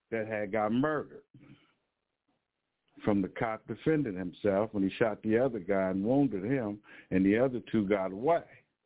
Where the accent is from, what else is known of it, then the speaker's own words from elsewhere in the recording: Oakland, California, United States; I have never seen my hometown city with less than 10% black citizens living in the city. Yet we're still going there for some reason, to the point where Oakland is three times the murder rate